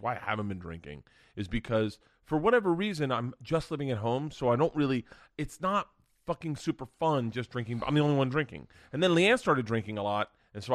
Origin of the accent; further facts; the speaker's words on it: Tampa, Florida, United States; But I'm from Tampa. I grew up in Tampa when the Bucks sucked.